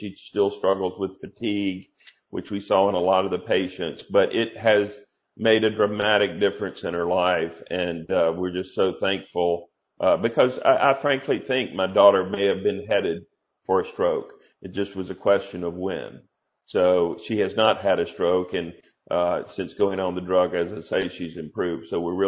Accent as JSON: {"language": "English", "region": "the South", "country": "United States", "said": "I'll use the word willy-nilly since I'm from the South, and it worked."}